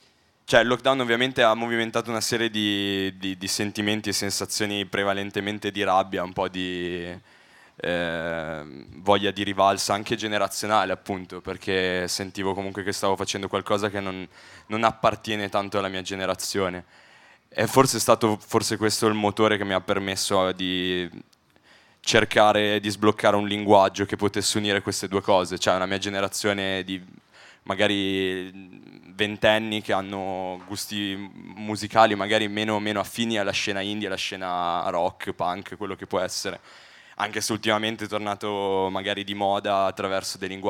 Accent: Piedmont, Italy; now in Milan, Italy; io non sono di Padova, in realtà sono piemontese, studio Milano adesso e vengo appunto dalla zona del Basso Piemonte, una zona di boschi, cinghiali

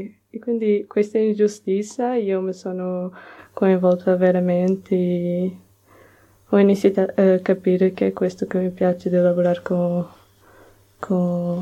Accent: Portugal; Italian is a second language; now in Italy; Io in Portogallo non capivo questo perché in Portogallo sono portoghese di Portogallo

